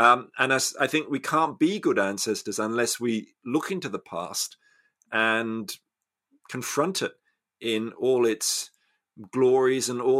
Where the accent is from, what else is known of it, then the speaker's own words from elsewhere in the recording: Australia; I'm a product of white privilege in my case. You know, growing up in Australia, you know, the high school I went to was on land that was stolen from Indigenous people, right?